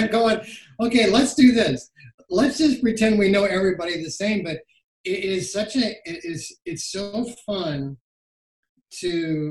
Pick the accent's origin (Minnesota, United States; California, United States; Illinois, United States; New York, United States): Minnesota, United States; Rochester; I was born and raised in Rochester, Minnesota.